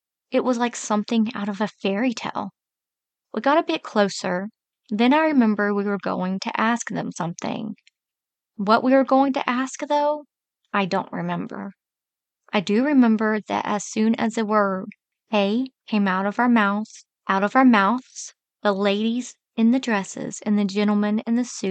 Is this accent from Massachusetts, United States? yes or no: no; Athens, Georgia, United States; I grew up in Athens, Georgia.